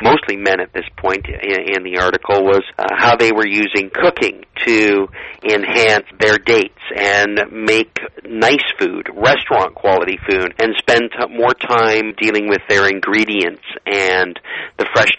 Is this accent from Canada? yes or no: yes; Canada; I am Canadian, 100% about it.